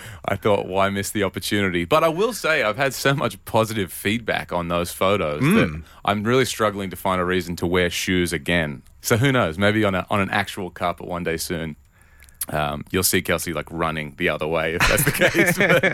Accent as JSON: {"language": "English", "town": "Newcastle", "region": "New South Wales", "country": "Australia", "tie": "born or raised there", "said": "I grew up in Newcastle, like a little bit out of Newcastle and sort of, you know, in the bush, for lack of a better term."}